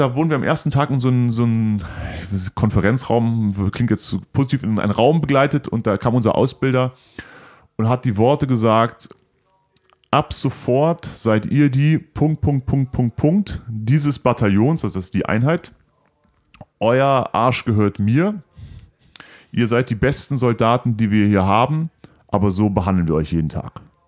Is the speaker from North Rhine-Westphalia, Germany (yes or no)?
yes; Cologne, North Rhine-Westphalia, Germany; als Kölner nach Bad Reichenhall zu gehen, 700 Kilometer, glaube ich, war dann dort, habe da mal Grundwehrdienst gemacht